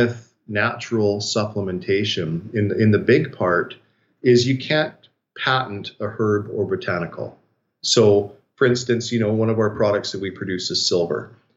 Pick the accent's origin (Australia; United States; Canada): Canada; But as a Canadian and seeing what the government has just passed here